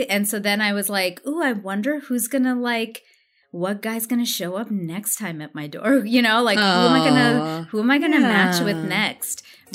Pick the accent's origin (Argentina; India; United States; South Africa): India; my mom and I are close, but because I'm Indian, I wasn't even allowed to say I was dating somebody.